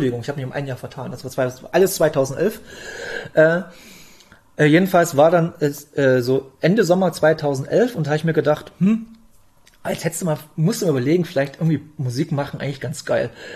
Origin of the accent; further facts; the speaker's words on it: Bautzen, Saxony, Germany; ich komme hier aus Bautzen